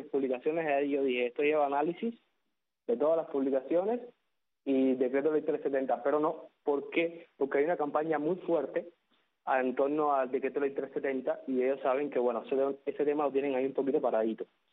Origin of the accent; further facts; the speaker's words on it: Villa Clara, Cuba; also born or lived in Havana; now in Matanzas, Cuba; yo soy habanero. Lo que pasa es que no he vivido, la mayor parte de mi vida no la he vivido en La Habana. O sea, desde que ya crecí, siempre viví en Villa Clara y ahora estoy viviendo en Matanzas.